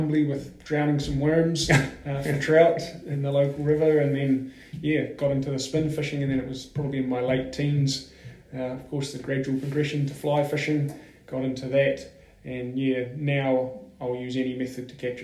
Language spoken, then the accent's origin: English; Auckland, New Zealand; now in Invercargill, New Zealand; Not born and bred, literally from Auckland in the North Island of New Zealand.